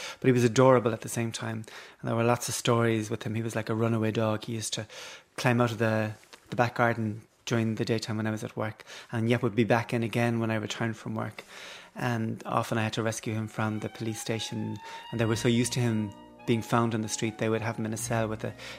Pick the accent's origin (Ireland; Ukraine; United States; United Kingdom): Ireland; Cork, Munster; growing up in Cork